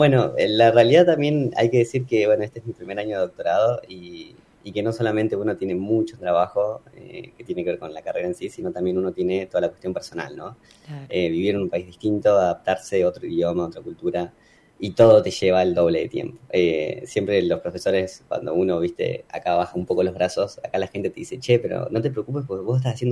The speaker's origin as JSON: {"language": "Spanish", "country": "Argentina"}